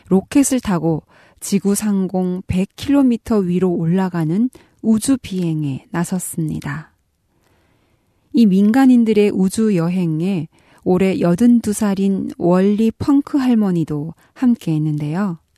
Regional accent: North Korea; now in South Korea; 저는 탈북민 방송원

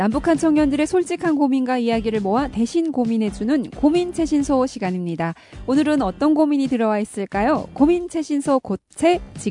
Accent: North Korea; now in South Korea

